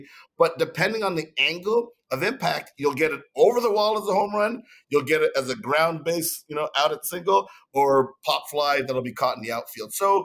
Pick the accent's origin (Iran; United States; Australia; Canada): Canada; Montreal, Quebec; I'm born and raised in Montreal, Canada.